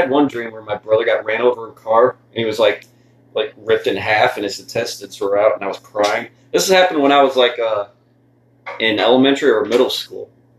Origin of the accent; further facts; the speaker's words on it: Lake Worth, Florida, United States; I was born in Lake Worth, Palm Beach, Florida, and I grew up in Lake Worth, Florida, and I moved to Scott City for half a semester of my fourth grade, and I came back.